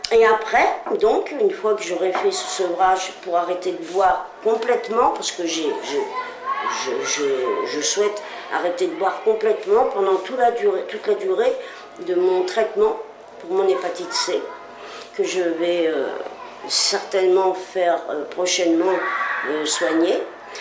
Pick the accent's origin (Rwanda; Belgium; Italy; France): France; Sens, Bourgogne-Franche-Comté; Alors, moi, je suis originaire de Sens, la Bourgogne, Lyon, 89. À Sens, S-E-N-S.